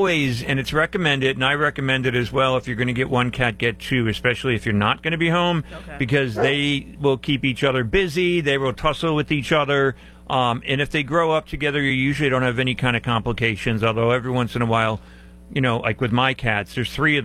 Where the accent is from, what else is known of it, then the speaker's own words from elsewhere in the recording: Scranton, Pennsylvania, United States; But I grew up in Scranton, Pennsylvania. My whole family's still up there.